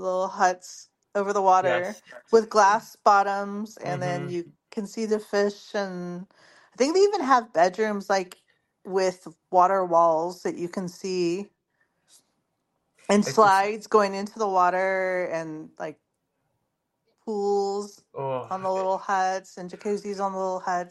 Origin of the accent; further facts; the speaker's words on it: California, United States; because I'm from California.